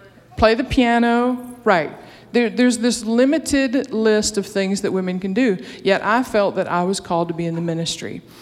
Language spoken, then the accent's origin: English; Alabama, United States; I was raised in church. I grew up in the Deep South in Alabama, the daughter of a Baptist pastor.